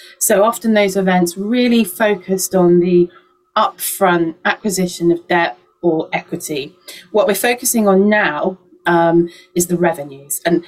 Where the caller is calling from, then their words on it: London, United Kingdom; So I'm joining you from Solar Media in London, UK